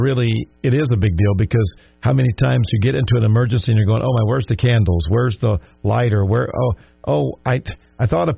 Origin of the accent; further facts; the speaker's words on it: Louisiana, United States; I grew up in Louisiana, and you had the hurricanes